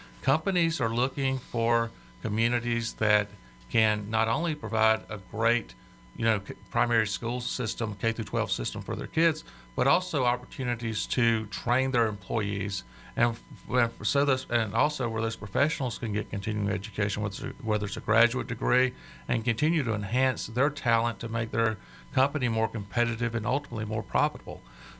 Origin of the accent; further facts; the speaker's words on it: Laurel, Mississippi, United States; Yeah, as you said, I'm from Laurel, Mississippi. I was born and raised there